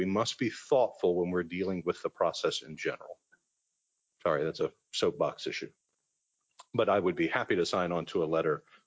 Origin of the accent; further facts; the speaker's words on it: Atlanta, Georgia, United States; I grew up in Atlanta. I've been here for 25 years, lived downtown for 20